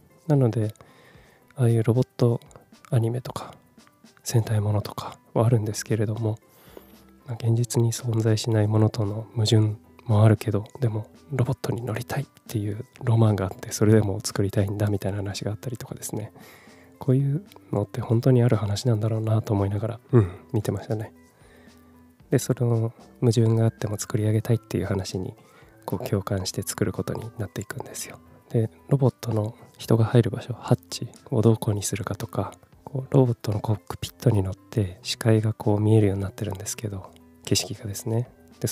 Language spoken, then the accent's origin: Japanese; Kumamoto, Japan; also born or lived in Fukuoka / Tokyo; 18歳から福岡、30歳から東京で暮らし、35歳で会社を辞め、地元の熊本でフリーランスのウェブライターとして生きることにした僕